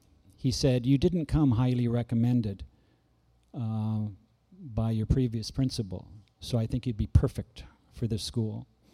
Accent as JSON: {"language": "English", "town": "Toronto", "region": "Ontario", "country": "Canada", "tie": "born or raised there", "said": "I remember growing up in Toronto, which is my native city, growing up in Toronto, attending elementary school. Every Canadian, well, I grew up in the 50s, right? Born in 48, grew up in the 50s and 60s mostly, my formative years."}